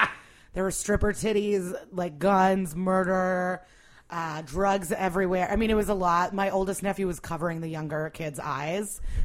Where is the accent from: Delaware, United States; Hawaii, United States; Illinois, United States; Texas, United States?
Illinois, United States; Skokie; also born or lived in Russia / Rogers Park; No, I was born in Russia. We lived, and then we moved to Rogers Park. And then we, like 2 years later, moved to Skokie.